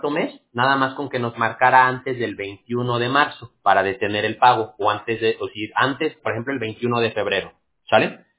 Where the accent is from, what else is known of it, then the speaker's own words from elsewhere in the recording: Mexico; now in United States; aunque estamos en California, pues por ejemplo, yo soy mexicano